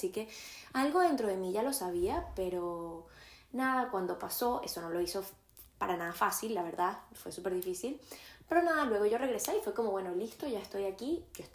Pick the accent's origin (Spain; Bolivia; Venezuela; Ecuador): Venezuela; yo viví en Doral al principio por mucho tiempo y realmente ustedes si no han ido a Doral es un lugar, es una parte de Miami que le dicen Doralzuela y yo soy de Venezuela